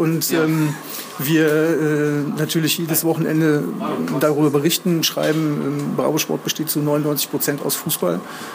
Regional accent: Cologne, North Rhine-Westphalia, Germany; born there; Ich bin in Köln geboren

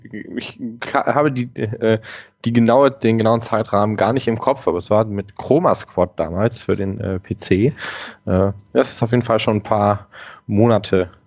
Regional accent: Duisburg, North Rhine-Westphalia, Germany; ich komme aus Duisburg, bin normalerweise Sozialarbeiter an einer Grundschule

